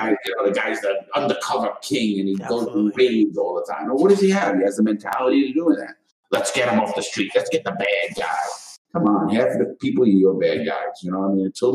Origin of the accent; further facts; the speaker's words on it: New York, United States; I'm an ex-con, I'm from New York.